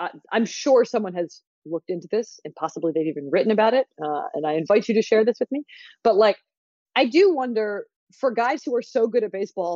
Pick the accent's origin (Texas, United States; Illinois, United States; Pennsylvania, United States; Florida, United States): Pennsylvania, United States; Philadelphia; that's because I grew up in the Ryan Howard era in Philly